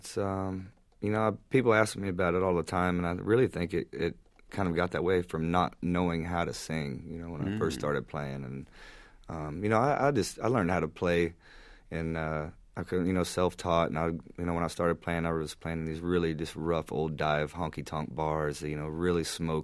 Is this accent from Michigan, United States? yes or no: no; Texas, United States; also born or lived in New Mexico / California; now in Los Angeles, United States; I went out and I grew up around Texas and New Mexico and ended up out in California and kind of moved west